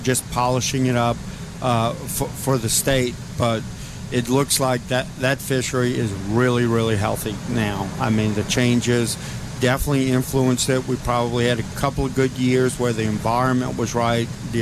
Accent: Louisiana, United States; So, I grew up in Louisiana

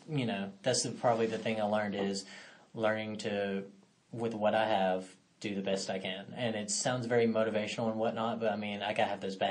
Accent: Hartselle, Alabama, United States; I'm from North Alabama

